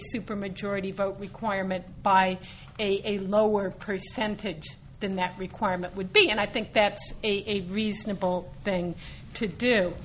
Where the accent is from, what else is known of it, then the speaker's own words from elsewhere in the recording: California, United States; I'm a Californian. I don't like to compare myself to either Arkansas or Rhode Island.